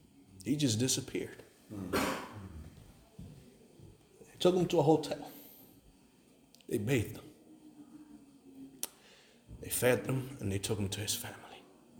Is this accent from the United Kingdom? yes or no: no; Puerto Rico; Now we're from Puerto Rico, so we try to go as many times as we can.